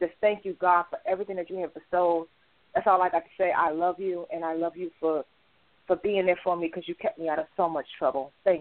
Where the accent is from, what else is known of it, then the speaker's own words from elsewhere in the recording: Boston, Massachusetts, United States; And then I'm from Boston, because after people passed on, the family dispersed to try to raise all the children that were left from their parents passing on.